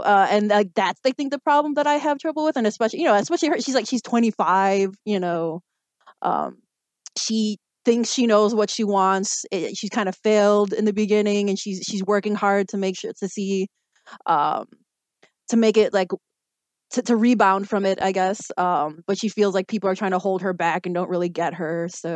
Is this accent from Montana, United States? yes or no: no; Chicago, Illinois, United States; I was born and raised in Chicago. You know, I've never lived in the Philippines. I've visited a few times.